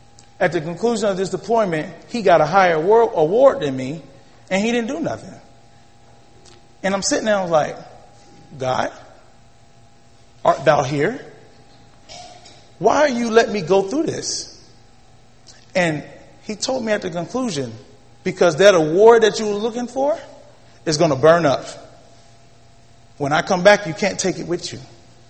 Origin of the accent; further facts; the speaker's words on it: Florida, United States; also born or lived in South Carolina; I'm from Florida and South Carolina, Florida, and I'm not used to snow.